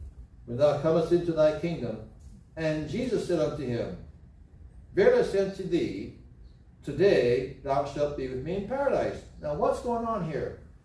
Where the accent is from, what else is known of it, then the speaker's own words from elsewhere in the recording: Philippines; I didn't vote for Cayetano because I'm Filipino.